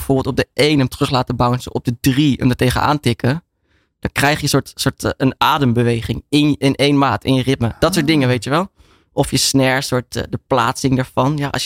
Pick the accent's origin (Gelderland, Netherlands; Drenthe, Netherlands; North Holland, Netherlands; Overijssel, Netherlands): Gelderland, Netherlands; Nijmegen; En ik kom dan uit Nijmegen, dus dichtstbijzijnd is Arnhem.